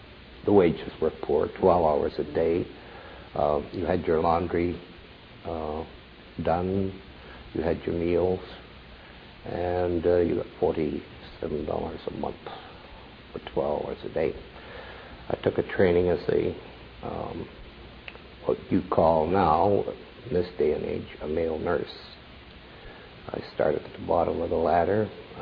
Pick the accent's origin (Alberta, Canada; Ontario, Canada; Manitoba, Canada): Manitoba, Canada; Winnipeg; I was born here in Winnipeg in Jamison Avenue.